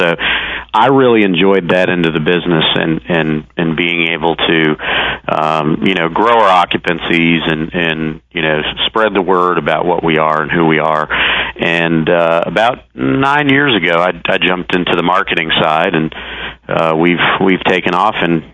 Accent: Albany, New York, United States; I'm originally from Albany, New York, which is a very cold environment in the winter months.

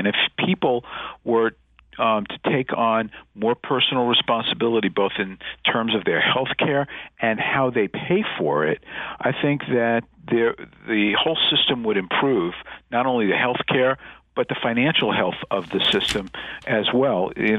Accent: Northeast, United States; accent: Yankee; Well, I, as you can maybe tell from my accent, I'm a Yankee.

